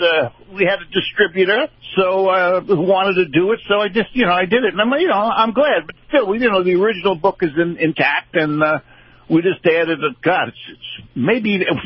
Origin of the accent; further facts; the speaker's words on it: New York, United States; Oh, well, I'm from New York, and, I think, so much banter that goes on there